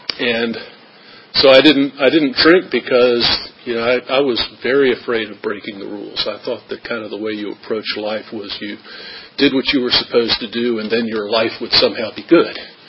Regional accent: Hampton, Virginia, United States; also born or lived in Lynchburg; I grew up born in Lynchburg, but I grew up in Hampton.

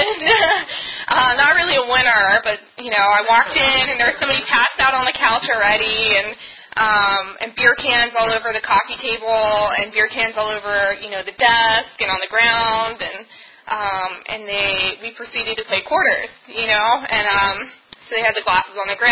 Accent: Virginia, United States; But, I mean, I grew up in Northern Virginia. I've stayed there pretty much.

